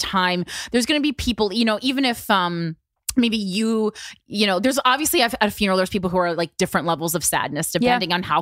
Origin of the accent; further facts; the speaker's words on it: Union, New Jersey, United States; And she is from my hometown of Union, New Jersey.